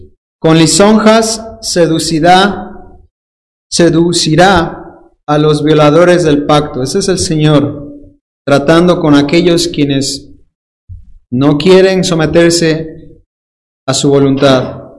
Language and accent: Spanish; Dominican Republic; accent: Dominican; Y cuando utilizo yo mi acento dominicano, usted debe tener cuidado, ¿eh?